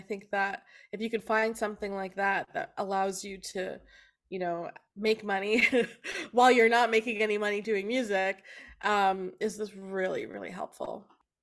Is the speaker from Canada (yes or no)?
yes; Canada; also born or lived in Kenya / Switzerland; I was born in Kenya, and then we lived in Switzerland up until I was just after kindergarten, so I think 6 years old. And then the family moved to Canada because the dream was to be cowboys. And so we lived on a cattle ranch for 7 years.